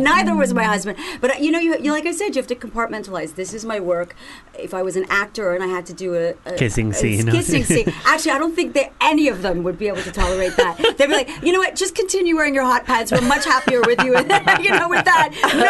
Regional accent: Canada; I am Canadian, so this is funny.

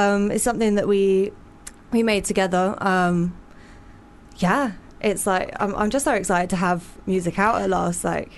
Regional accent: South West England, United Kingdom; You know, I'm from Somerset, so like that's where my roots are in a way.

